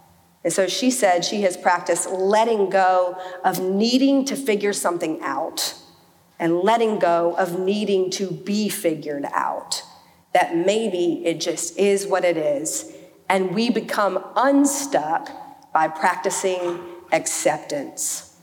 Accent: Birmingham, Alabama, United States; a short trip to my house where I grew up in Birmingham

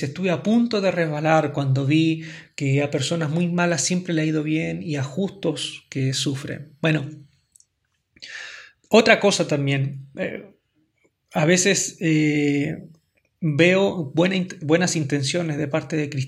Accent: Chile; Ustedes saben que yo soy de Chile.

